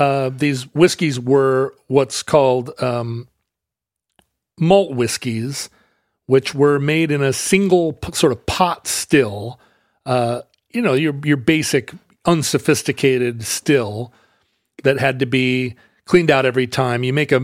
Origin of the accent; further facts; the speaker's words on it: Wales, United Kingdom; As a Welsh person